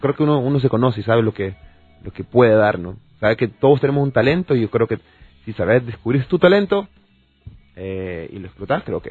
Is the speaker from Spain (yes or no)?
no; Honduras; me ha tocado mucho conocer el interior del país. Bastante, ¿no? Entonces, y eso también a mí me como hondureño, me enriquece, ¿no?